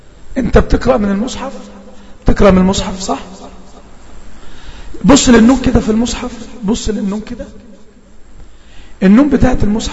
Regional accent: Egypt; حرف الذال الصغير مش عاوزين ننطقه زي ما بننطقه عندنا في مصر. احنا بننطقه غلط لازم نطلع لساننا.

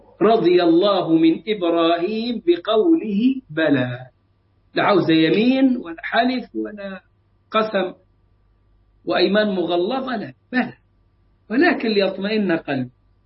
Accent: Upper Egypt, Egypt; يقول عندنا في الصعيد اخلط وابلط

